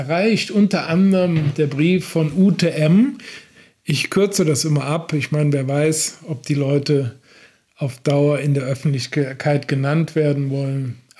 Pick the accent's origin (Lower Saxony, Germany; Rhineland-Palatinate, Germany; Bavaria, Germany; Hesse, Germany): Rhineland-Palatinate, Germany; Oberwinter; Bei uns in Oberwinter und auch in Unkelbach ist der Spruch geläufig